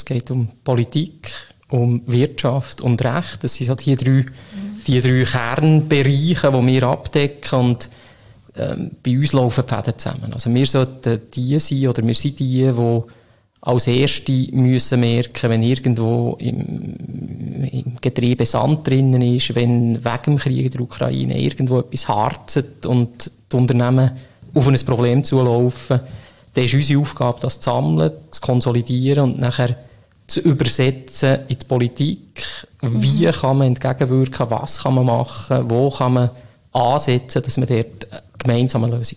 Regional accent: Bern, Switzerland; ich bin Berner.

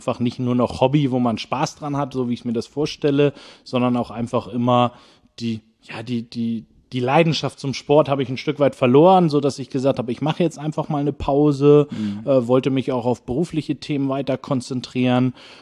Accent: Schwarzenbek, Schleswig-Holstein, Germany; Ja, letztendlich aufgewachsen bin ich immer in Schwarzenbek. Ich bin, glaube ich, 8-mal in meinem Leben umgezogen, aber ich habe es nie rausgeschafft aus den Ortsgrenzen, sondern immer nur innerhalb von Schwarzenbek. Das heißt, ich bin hier zur Schule gegangen, zur Realschule

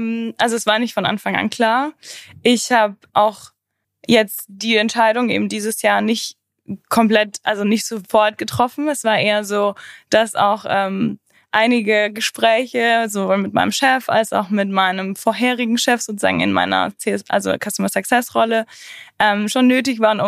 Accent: Maisach, Bavaria, Germany; Also ich komme aus Maisach. Das kennt man nicht so wirklich, weil man nicht aus München oder aus dem Münchner Westen kommt. Also Maisach ist ein Fellbrucker Landkreis und bin in Grömzell zur Schule gegangen.

